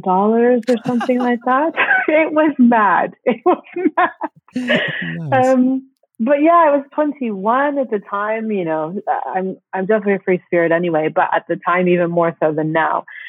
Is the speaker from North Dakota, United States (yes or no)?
no; Florida, United States; And so I'm originally from Florida in the States, and I didn't get the opportunity to study abroad in college.